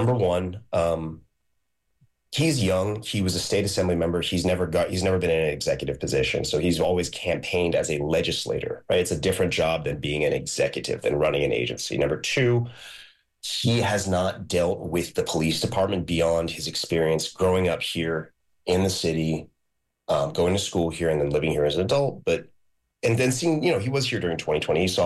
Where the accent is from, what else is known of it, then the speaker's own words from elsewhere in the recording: New York City, New York, United States; I'm saying this as a New Yorker, someone who's born and raised here